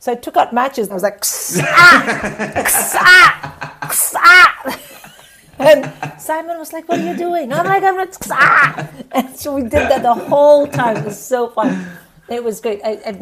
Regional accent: India; And I was from India. I was like, no, I will not have alcohol before I read you my essay.

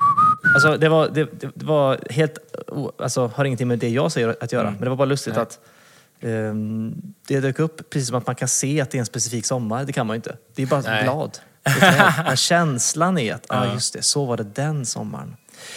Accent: Uddevalla, Västra Götaland County, Sweden; vårfåglar på Kappele hemma i Uddevalla

